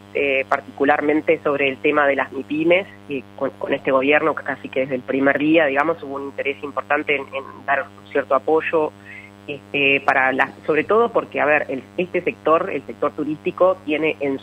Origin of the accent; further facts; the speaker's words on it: Uruguay; Obviamente, como uruguayos, queremos que más turistas de fuera lleguen a Uruguay